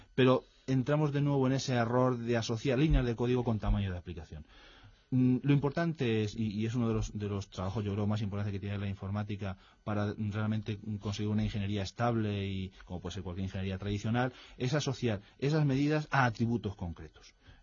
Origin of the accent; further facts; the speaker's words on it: Canary Islands, Spain; yo que vengo de Canarias, se aumenta por los costes de lejanía.